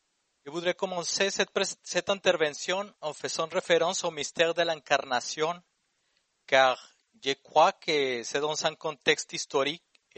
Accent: Mexico; Je viens du Mexique, un pays qui, parmi d'autres caractéristiques, a encore aujourd'hui plus de 60 peuples autochtones.

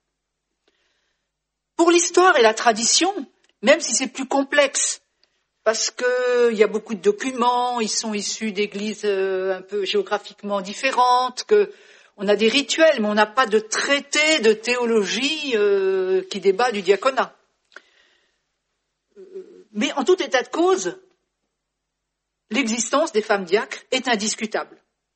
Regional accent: France; je suis française et c'est de là que je parle.

